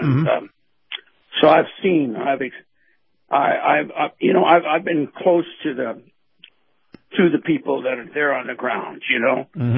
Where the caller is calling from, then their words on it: Bradenton, Florida, United States; I'm calling from Bradenton.